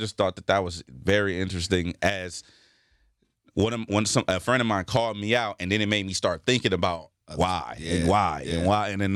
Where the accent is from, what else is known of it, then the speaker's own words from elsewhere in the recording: Los Angeles, California, United States; And so it low-key bothered me because I'm from Watts.